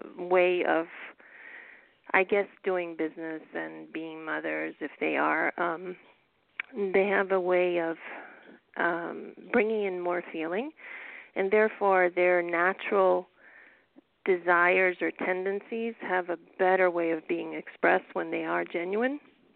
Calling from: New York, United States; New York.

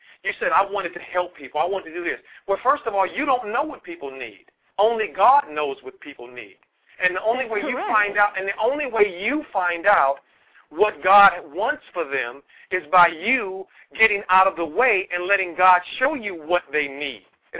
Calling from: California, United States; I'm calling from Southern California.

